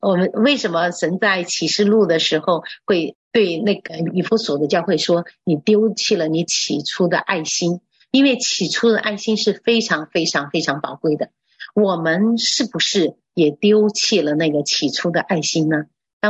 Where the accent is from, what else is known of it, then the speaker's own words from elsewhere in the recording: China; now in United States; 我们是从中国来到这里，我们过着，特别佛罗里达，